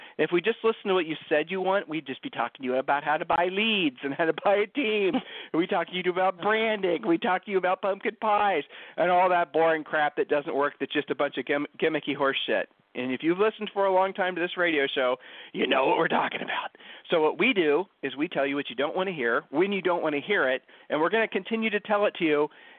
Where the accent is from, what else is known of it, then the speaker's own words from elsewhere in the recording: Ohio, United States; because we're from Ohio and that's basically ingrained in us that we're supposed to always be humble.